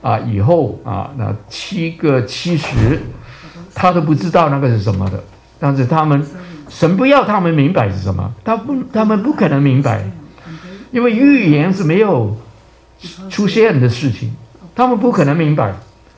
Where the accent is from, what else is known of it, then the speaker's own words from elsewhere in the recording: China; 这个是叫代罪羔羊，是我们中国人啊，很合乎圣经的